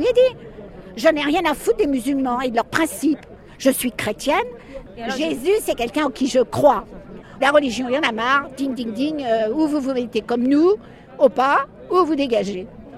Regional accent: France; je suis française.

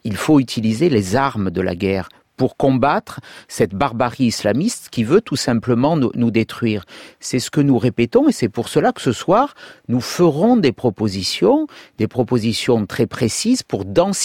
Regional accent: Nice, Provence-Alpes-Côte d'Azur, France; Vous savez, je suis niçois, l'attentat s'est passé dans ma circonscription.

